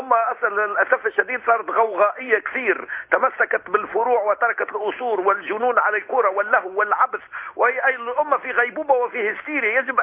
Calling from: Tunisia

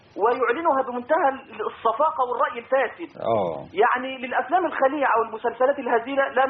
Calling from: Dakahlia, Egypt; انا بتكلم من الدقهلية

